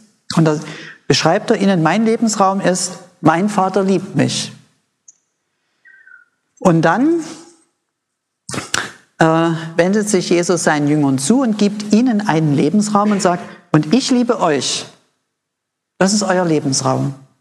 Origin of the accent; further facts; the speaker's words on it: East Germany, Germany; Ich bin ja in der DDR aufgewachsen, eine atheistische Gesellschaft